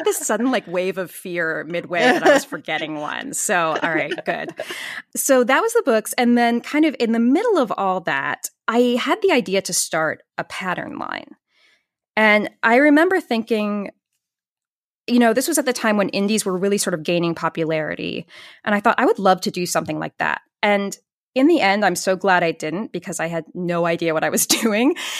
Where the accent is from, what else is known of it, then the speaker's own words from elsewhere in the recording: Beacon, New York, United States; And I do them in my hometown of Beacon, New York.